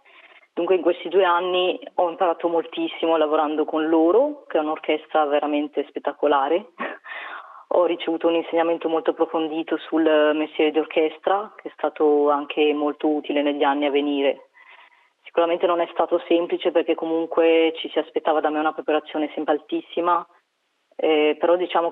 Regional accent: India; anche in India, che è il mio paese d'origine

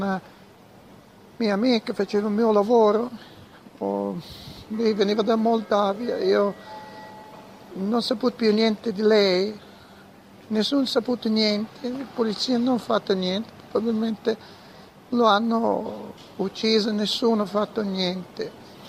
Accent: Russia; Italian is a second language; now in Tel Aviv, Israel; sono di Russia e lavoro qui in stazione di Tel Aviv, Takanat Merkazit.

